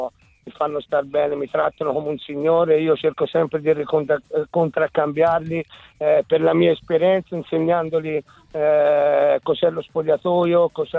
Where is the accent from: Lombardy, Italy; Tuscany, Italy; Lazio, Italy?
Tuscany, Italy; Florence; essendo fiorentino e avendo giocato sono stati più facili